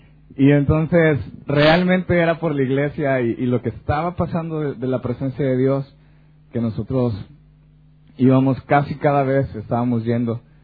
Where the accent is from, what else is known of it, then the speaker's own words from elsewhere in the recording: El Salvador; moved away; also born or lived in Mexico; un paisano por aquí de El Salvador. ¿Quién diría que uno se encuentra aquí con gente? ¿Tú también sos de El Salvador?